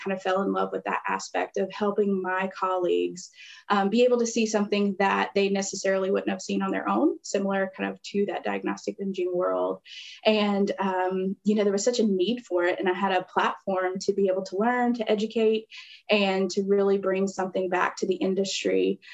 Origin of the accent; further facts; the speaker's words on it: Louisiana, United States; Well, originally I come from Louisiana, and so good food capital of the world.